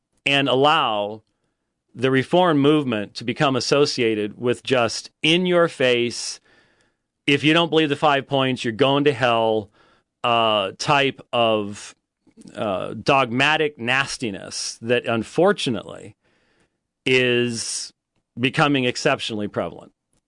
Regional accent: Phoenix, Arizona, United States; I'm from Phoenix, and so that's ice, things like that.

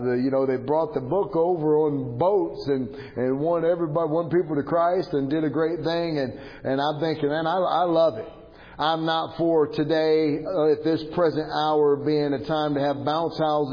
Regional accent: United States; born there; I'm thankful that I'm an American. I was born in America.

